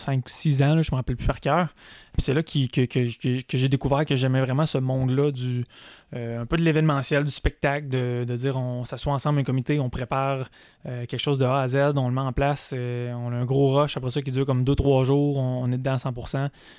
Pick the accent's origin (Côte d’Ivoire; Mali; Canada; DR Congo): Canada; East Broughton, Quebec; Moi, je viens de East Broughton.